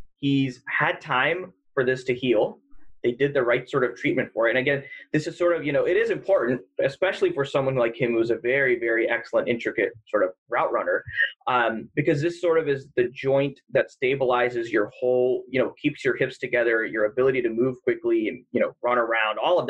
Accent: New York, United States; born there; My dad, so I was born in New York. My dad's a Giants fan.

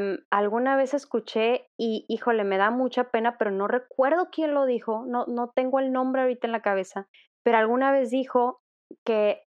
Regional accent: Mexico; me hubiera encantado haberme formado en mi país, o sea, me hubiera encantado

